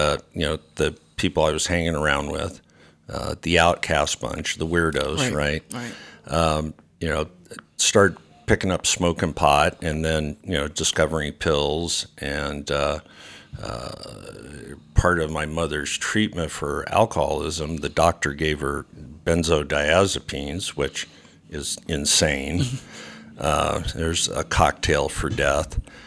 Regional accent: West Coast, United States; even though I grew up on the West Coast

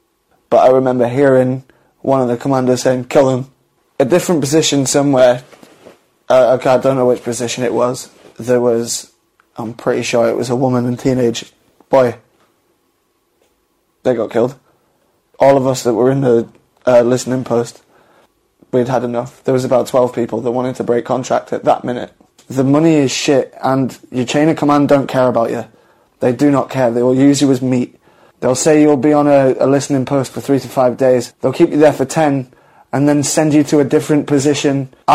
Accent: Southampton, South East England, United Kingdom; I was born on the 9th of December 1994, and I'm from England, born in Southampton.

